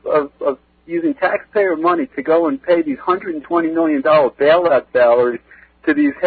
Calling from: North Amityville, New York, United States; I'm calling from North Amityville, New York.

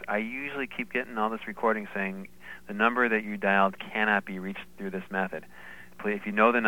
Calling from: Queens, New York, United States

